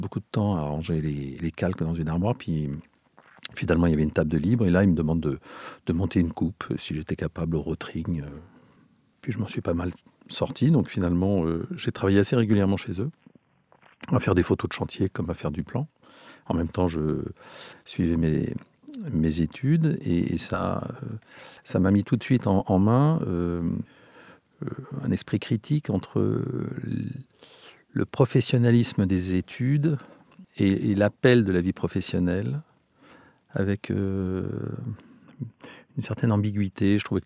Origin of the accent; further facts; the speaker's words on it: Wallonia, Belgium; also born or lived in Paris, France; Je me suis retrouvé en Belgique. Dans le Borinage, près des mines et la sidérurgie du Nord. Et là, j'étais très heureux parce que j'étais dans une base militaire internationale, 16 nationalités. Et en fait, j'y ai passé de 7 ans à 18 ans.